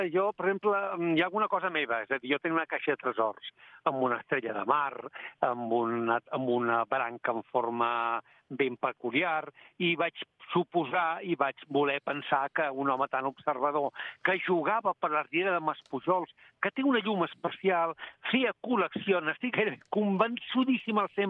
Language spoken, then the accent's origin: Catalan; Reus, Catalonia, Spain; com a reusenc